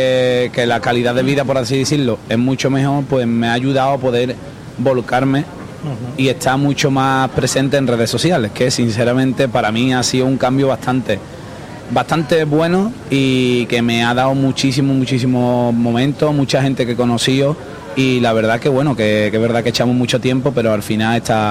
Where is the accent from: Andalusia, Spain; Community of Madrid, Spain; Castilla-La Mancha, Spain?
Andalusia, Spain; Empecé en los grupitos de flamenquito, de rumbas y sevillanas, como ya te digo, como muchísimos andaluces.